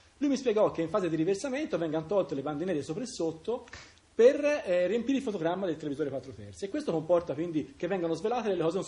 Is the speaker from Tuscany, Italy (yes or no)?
yes; Florence, Tuscany, Italy; Sì, fiorentino.